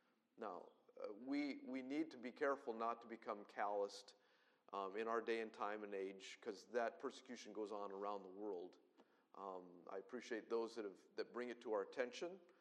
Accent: Denver, Colorado, United States; born there; My American culture and upbringing, I was a cowboy. I was born in Denver, Colorado.

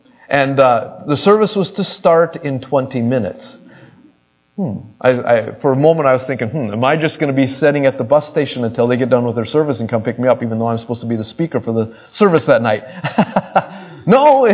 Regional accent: United States; As an American, forgive my sinfulness here.

